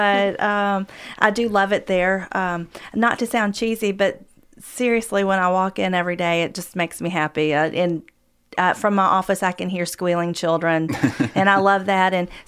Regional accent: Lexington, Kentucky, United States; I am from Lexington. I am a Henry Clay High School graduate.

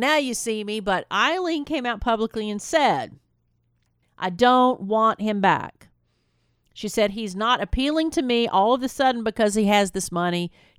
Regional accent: Tennessee, United States; I certainly did, but I grew up in Tennessee, and there's no coast. There's no coast. I mean, there's lakes.

